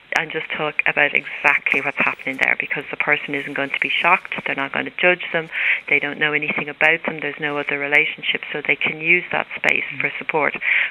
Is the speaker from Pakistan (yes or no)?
no; Ireland; is we have a drinking culture in Ireland, and I think one of the things that we would probably do as Irish people is offer somebody a drink when they come in.